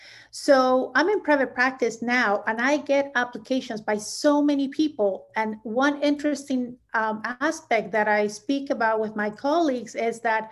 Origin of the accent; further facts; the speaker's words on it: Peru; I went back to my home country, Peru, and I went to a dual language school and so forth, and then came back here after I had a bachelor's degree in Peru studying in Spanish.